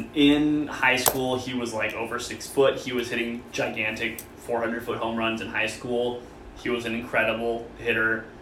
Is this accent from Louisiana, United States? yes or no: no; Santa Barbara, California, United States; also born or lived in Camarillo; I'm from Santa Barbara, California, but for many reasons we won't need to get into, I went to sophomore high school in Camarillo, California.